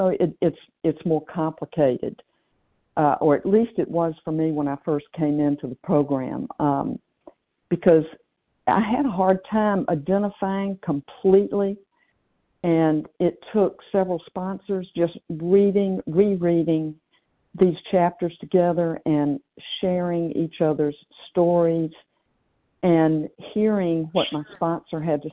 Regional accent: Tennessee, United States; I believe that's me instead of Lynn. I'm from Tennessee

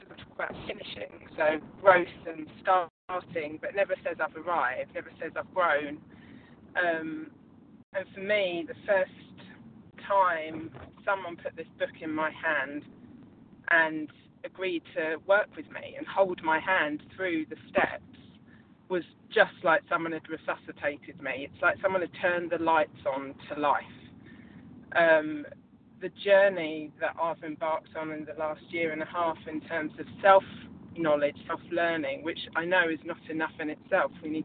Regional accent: United Kingdom; from the UK.

